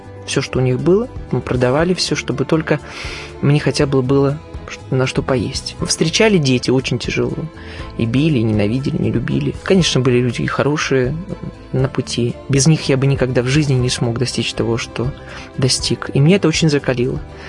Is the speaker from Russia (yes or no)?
no; Belarus; я из Беларуси, я из деревни, и тем горжусь.